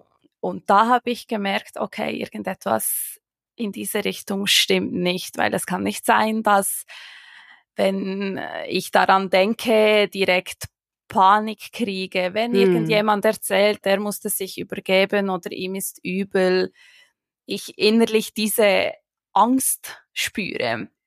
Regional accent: Switzerland; ich vertrete heute die Schweizer Fraktion.

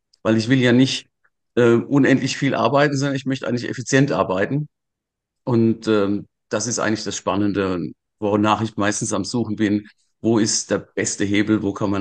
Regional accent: Wachenheim an der Weinstraße, Rhineland-Palatinate, Germany; Aus Wachenheim an der Weinstraße.

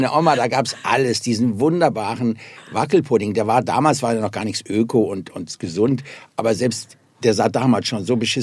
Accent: Cologne, North Rhine-Westphalia, Germany; Naja, ich kenne schon viele. Eben gesagt, ich bin aus Köln.

